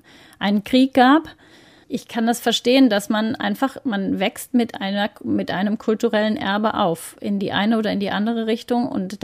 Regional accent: Ecuador; ich bin ja als Jugendliche groß geworden in Ecuador

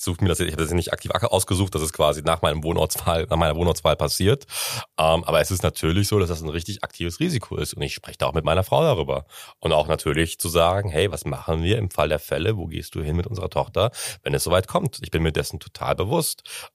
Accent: Bremerhaven, Bremen, Germany; Ich bin ja aus Bremerhaven

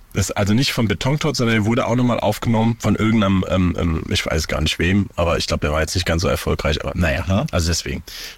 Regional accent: Erbenheim, Hesse, Germany; Ich komme ja aus Erbenheim. Wir sind hier auf der Erbenheimer Cap, aber ich war seit 10 Jahren nicht mehr hier

